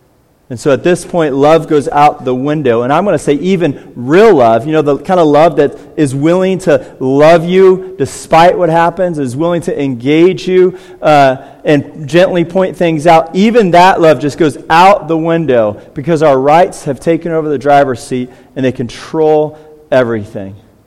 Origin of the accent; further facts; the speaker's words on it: United States; I mean, I'm an American after all. I have rights.